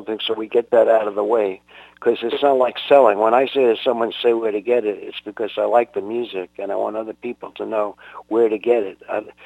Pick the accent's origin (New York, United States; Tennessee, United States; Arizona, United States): New York, United States; New York City; Yeah, you know, I really come from Brooklyn, though. I'll always be a Bensonhurst Brooklyn.